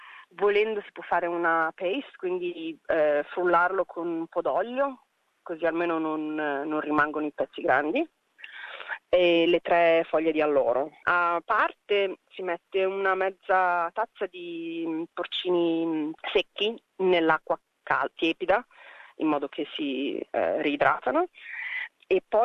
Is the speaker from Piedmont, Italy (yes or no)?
yes; Piedmont, Italy; Però per me che sono cresciuta nel Monferrato, vicino alle Langhe, vicino a Alba, comunque ho dei ricordi bellissimi.